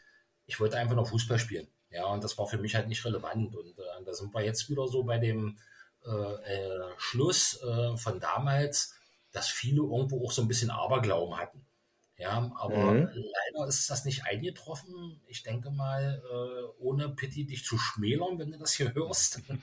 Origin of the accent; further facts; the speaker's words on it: Berlin, Germany; now in Möser, Germany; ich wohne eigentlich schon immer, seit man mich in Schönebeck kennt, im Möser. Ja, wie gesagt, ich bin gebürtiger Berliner.